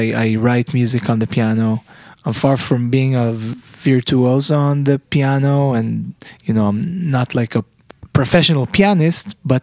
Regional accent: Israel; moved away as an adult; now in New York, United States; My mom is Belgian, mm-hmm. and I was born in Israel. My dad is Israeli. Yeah, and I grew up in Israel. And I moved to New York when I was 21.

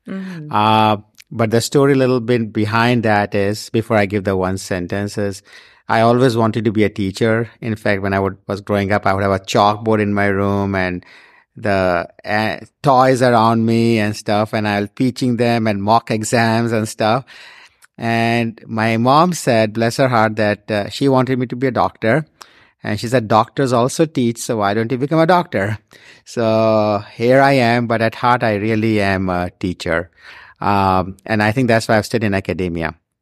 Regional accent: India; I'm originally from India

